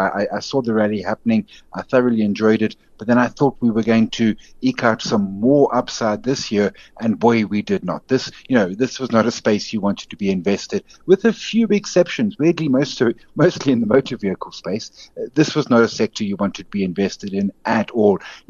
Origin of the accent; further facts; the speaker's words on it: South Africa; there was just a sense that it was still going to be tough being a South African consumer, but a lot less tough.